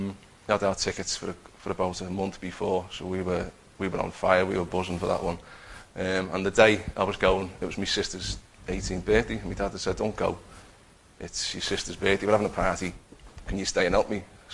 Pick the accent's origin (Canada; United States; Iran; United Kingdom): United Kingdom; Bootle, North West England; I was born and bred in Liverpool. I was brought up in Bootle. Had a good childhood.